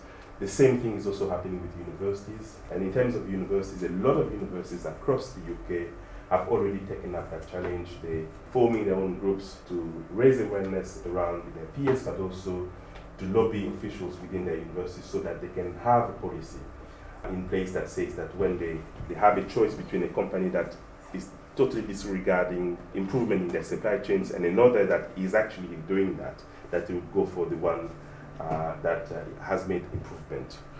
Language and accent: English; DR Congo; I've traveled in the Congo. I'm from the Congo. I have family there.